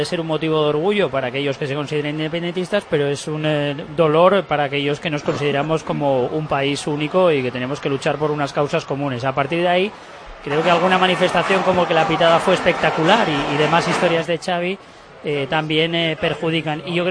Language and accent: Spanish; Spain; de todos los que somos los españoles